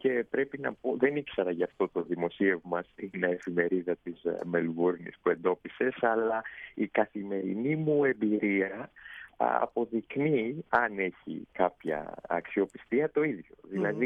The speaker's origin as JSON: {"language": "Greek", "country": "Greece", "also_born_or_lived": "Oxford, United Kingdom / Cambridge, United Kingdom / Southampton, United Kingdom", "moved": "as an adult", "lives_now": "London, United Kingdom", "said": "Έφυγα από την Ελλάδα αφότου ολοκλήρωσα τις σπουδές μου στη νομική και την άσκηση που χρειάζεται για να ασχοληθεί κανείς με τη δικηγορία"}